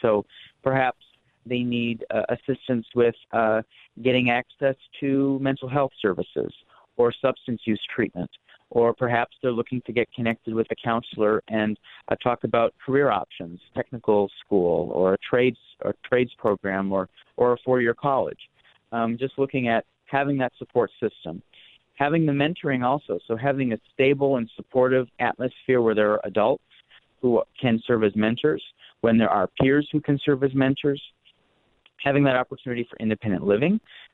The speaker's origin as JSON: {"language": "English", "town": "Eau Claire", "region": "Wisconsin", "country": "United States", "tie": "born or raised there", "said": "this kind of a model isn't just needed in Eau Claire, my hometown."}